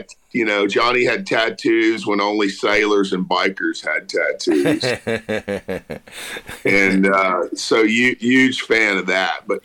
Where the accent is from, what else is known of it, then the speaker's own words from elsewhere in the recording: Beaumont, Texas, United States; I grew up on the Texas-Louisiana border in Beaumont.